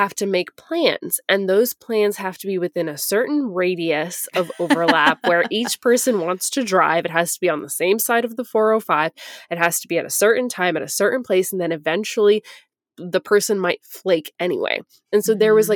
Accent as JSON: {"language": "English", "region": "New York", "country": "United States", "tie": "born or raised there", "moved": "yes", "lives_now": "California, United States", "said": "because I grew up in New York and that was the hardest part for me moving to California"}